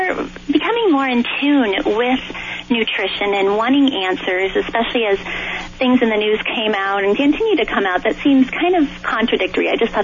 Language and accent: English; Nebraska, United States; Well, you know, when I was young, I grew up in Nebraska and was around fresh fruit and fresh vegetables with our family garden, my grandparents' farm